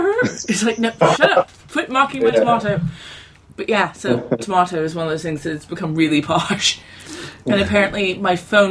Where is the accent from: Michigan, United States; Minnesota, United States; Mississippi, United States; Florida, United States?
Mississippi, United States; Biloxi; born there; I'm not really from anywhere, but I do the whole Mississippi thing, because I was born there. So I was born in Biloxi, Mississippi